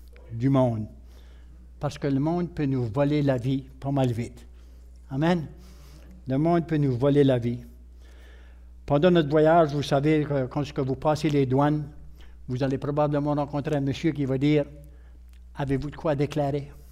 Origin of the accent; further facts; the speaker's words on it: Bouctouche, New Brunswick, Canada; J'ai dit, oui. Ah, il dit, de Dieu. J'ai dit, de Boktouche.